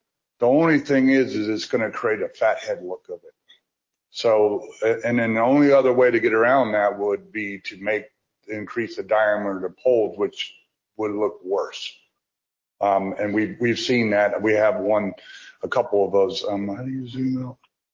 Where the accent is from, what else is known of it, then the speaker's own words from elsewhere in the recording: Florida, United States; So we just went through a historical review board last year in St. Augustine. I'm from Florida.